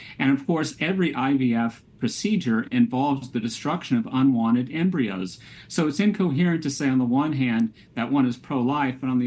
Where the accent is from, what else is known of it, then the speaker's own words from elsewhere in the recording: Ohio, United States; including, unfortunately, my home state of Ohio, pass a legislation or a constitutional amendments that are very aggressively pro-abortion.